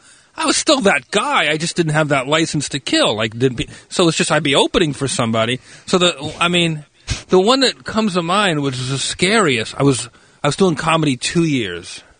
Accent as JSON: {"language": "English", "region": "New Jersey", "country": "United States", "said": "I'm from New Jersey."}